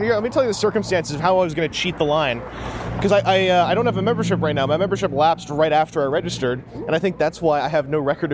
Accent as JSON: {"language": "English", "country": "Canada", "said": "I don't have a printer. I'm Canadian."}